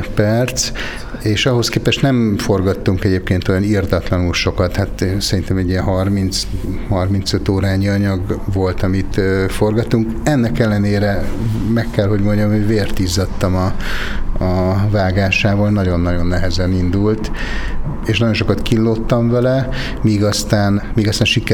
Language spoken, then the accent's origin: Hungarian; Budapest, Hungary; én rettentően szeretek Miskolcon lenni gyerekkorom óta, tehát azért nekem ide erős kötődésem van, bár én amúgy pesti vagyok, de itt Borsodban van a házunk, kiskoromtól járok a Bükkbe